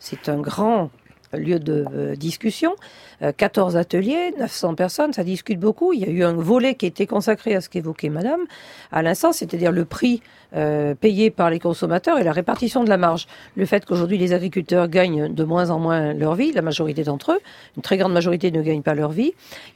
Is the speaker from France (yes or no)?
yes; France; chez nous, en France